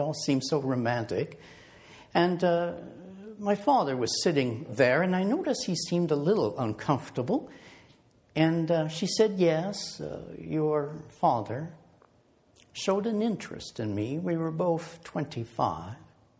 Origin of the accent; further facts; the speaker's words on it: Kapuskasing, Ontario, Canada; born there; first language French; I was born on March 9th, 1952, in a French-speaking household in a small town in northern Ontario called Kapuskasing. A town at the time, about 13,000 people, 65% being French-speaking